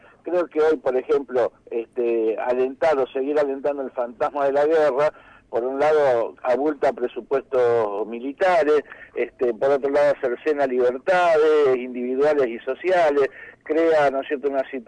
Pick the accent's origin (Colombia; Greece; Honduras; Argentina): Argentina; Claro, yo soy judío, ¿no es cierto?, pero vivo en Argentina, y soy argentino